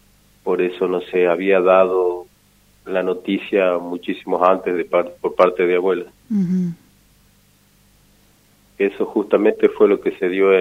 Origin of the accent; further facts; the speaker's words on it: Buenos Aires, Argentina; born there; Yo soy nacido en Capital Federal.